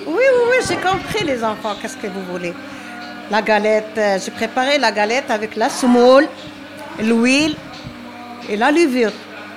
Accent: Constantine, Constantine Province, Algeria; Je suis algérienne, Constantine, hein?

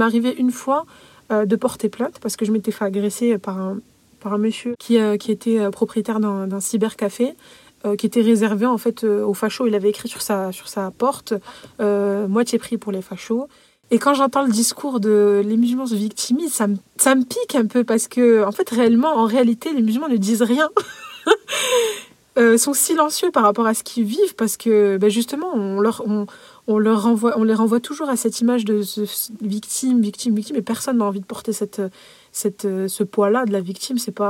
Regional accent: Carpentras, Provence-Alpes-Côte d'Azur, France; j'ai grandi à Carpentras et en fait cette ville, malgré qu'elle est, à l'époque, elle était déjà, et c'est toujours été une mairie de gauche, mais sa population est fracturée complètement.

